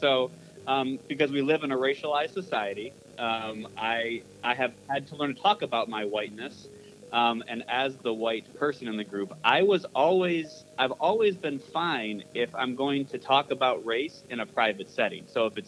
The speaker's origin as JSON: {"language": "English", "town": "Detroit", "region": "Michigan", "country": "United States", "tie": "born or raised there", "said": "that may have been just because of the way I grew up in and around Detroit."}